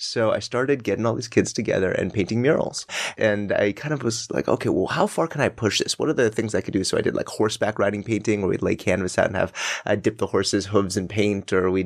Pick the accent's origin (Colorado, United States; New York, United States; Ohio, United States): Colorado, United States; Denver; Yeah, I'm from Colorado. From Denver. And I lived there for most of my kind of childhood life.